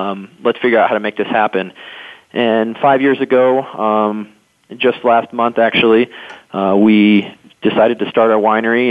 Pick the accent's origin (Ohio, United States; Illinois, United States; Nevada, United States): Illinois, United States; Peoria; Mark and I are pretty close in age. We're only a couple years apart, and we're actually from Peoria, Illinois, so nowhere near wine country